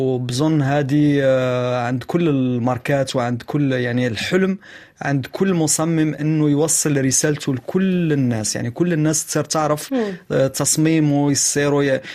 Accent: Morocco; أنا مغربي، وكان افتخر أني مغربي طبعا،

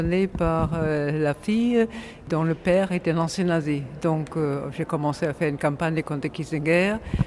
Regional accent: Germany; qu'en tant qu'Allemande, je ne comprends pas que l'Allemagne peut se choisir

